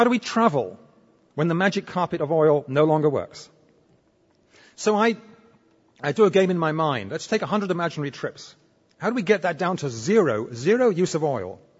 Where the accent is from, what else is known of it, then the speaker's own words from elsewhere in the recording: Victoria, British Columbia, Canada; I'm from Victoria, and I look at Vancouver, I go, whoa, mommy, what do I do?